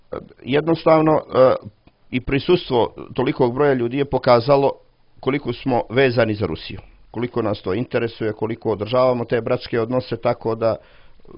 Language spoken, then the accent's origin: Serbian; Montenegro; Nismo mi u Crnoj Gori nikakvi Rusi ili ne znam ni ja šta, mi smo Srbi, Crnogorci